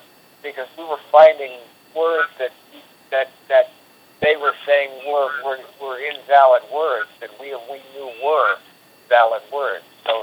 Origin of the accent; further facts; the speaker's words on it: New York, United States; moved away as an adult; also born or lived in Boston; now in Miami, United States; I grew up in New York, lived in Boston for a while, and moved down to Miami about 14 years ago.